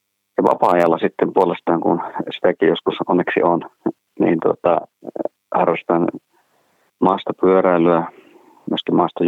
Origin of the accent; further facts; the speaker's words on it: Northern Finland, Finland; kun pohjoisesta olen kotoisin tosiaan